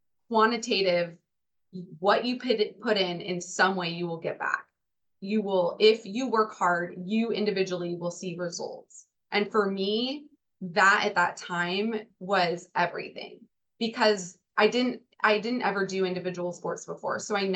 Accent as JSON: {"language": "English", "town": "Chico", "region": "California", "country": "United States", "tie": "born or raised there", "said": "And I grew up in Chico, California, where the summers, I mean, it can be 110."}